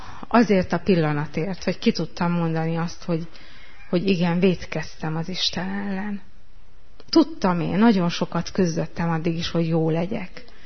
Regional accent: Zalău, Sălaj, Romania; elvittek gyülekezetbe, és részben ott nőttem fel. Aztán úgy, ahogy nőttem fel, nálunk a gyülekezetben Zilahon

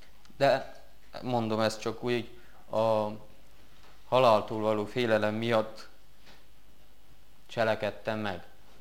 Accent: Covasna, Romania; now in Baia Mare, Romania; Kovásznáról jöttem. Amúgy most Nagybányáról, mert ott vagyok, ott folytatom a tanulmányaimat

